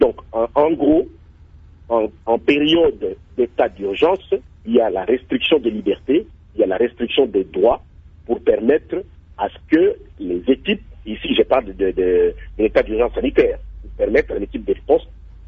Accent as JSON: {"language": "French", "country": "DR Congo", "said": "de l'état d'urgence chez nous en République démocratique du Congo."}